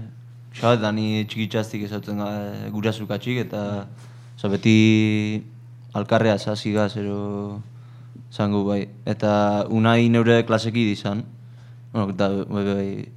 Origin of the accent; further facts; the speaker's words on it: Ondarroa, Basque Country, Spain; Ba, gu dena, Ondarrutik gatoz.